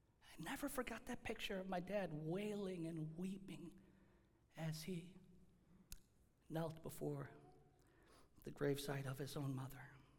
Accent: United States; born there; I remember as a 10-year-old child flying to South Korea for the very first time in my life. I was born here in the United States.

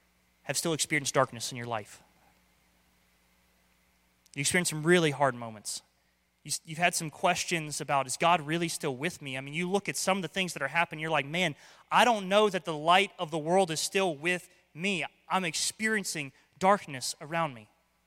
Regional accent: Florida, United States; I don't know if it's because I grew up in Florida. I like being out in the sun.

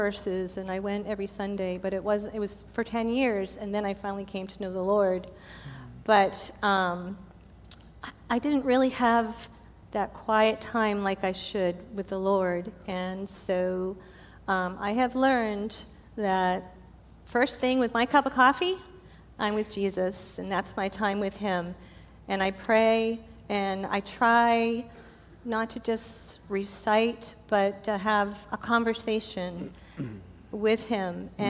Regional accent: Rochester, New Hampshire, United States; now in Windham, United States; I grew up in Rochester, New Hampshire, not too far from here. So I'm not a true Mainer, but I have been here quite a few years.

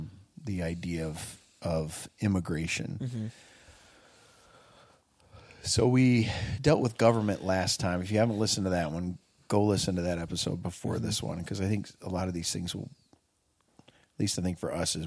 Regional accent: Michigan, United States; I was born here. So I'm, you know, born and raised in Michigan, very much a Midwesterner in my thinking.

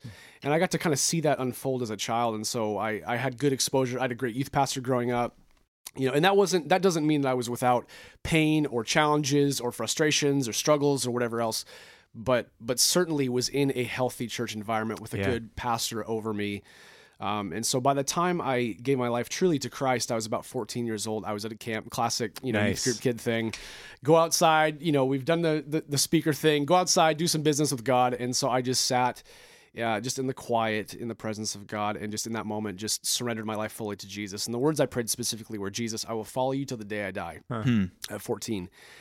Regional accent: Snohomish, Washington, United States; I'm actually from the area. I grew up in Snohomish.

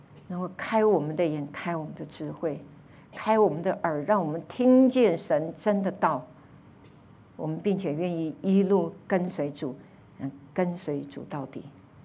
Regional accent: Taiwan; 我们台湾人有一个笑话

